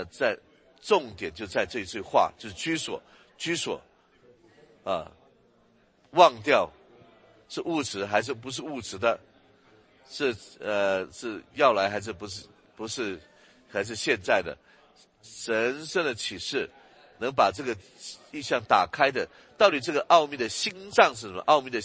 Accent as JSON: {"language": "Chinese", "region": "England", "country": "United Kingdom", "tie": "born or raised there", "said": "你知道我是在英国这个中学长大的"}